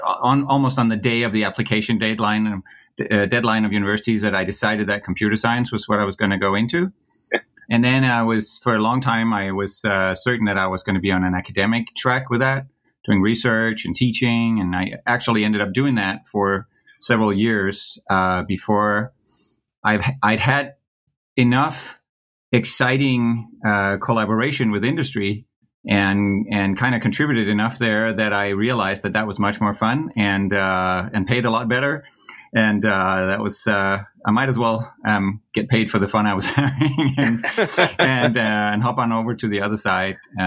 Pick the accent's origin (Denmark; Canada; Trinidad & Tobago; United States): Denmark; English is a second language; I'm a Dane. I grew up in Denmark.